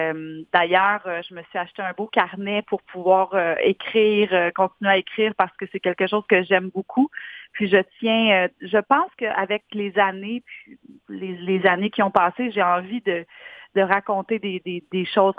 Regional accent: Saint-Lin–Laurentides, Quebec, Canada; Moi, j'ai grandi à Saint-Lin-Laurentide. Je viens d'une famille nombreuse. Je suis l'aînée d'une famille de 6 enfants. Puis on a eu... en fait, nous, on n'était pas riches. On n'était pas une famille riche.

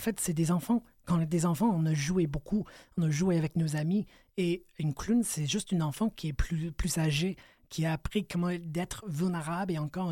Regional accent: United States; now in Canada; Moi, je viens des États-Unis, je suis désolée.

